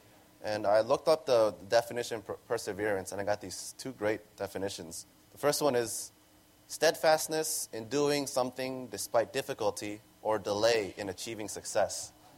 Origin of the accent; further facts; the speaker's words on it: Chicago, Illinois, United States; I'm from Chicago.